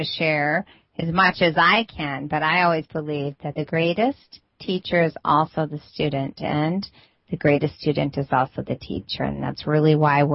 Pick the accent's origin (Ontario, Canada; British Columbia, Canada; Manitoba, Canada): Ontario, Canada; London; London, Ontario, Canada. That's where I was born. That's my hometown.